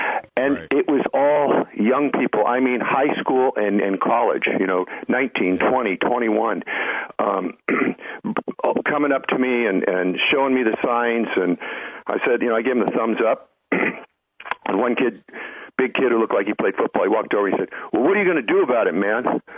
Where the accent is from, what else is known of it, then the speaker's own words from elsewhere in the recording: Los Gatos, California, United States; This is so important to me because I was raised in Los Gatos. I'm 60.